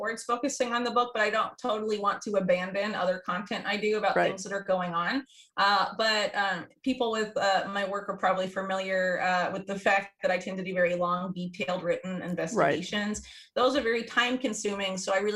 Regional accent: the South, United States; like I grew up in the South, a lot of those rural communities and like Appalachia

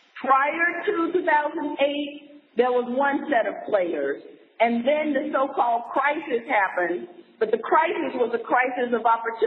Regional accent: the South, United States; I'm a Southerner, right?

